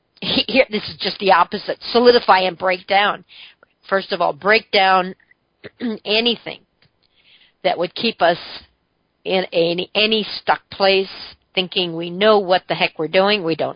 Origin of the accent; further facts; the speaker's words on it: Mount Shasta, California, United States; Now, realizing that I came from Mount Shasta with a farmer's market of 3 trucks, maybe 5 on a good Monday or Thursday.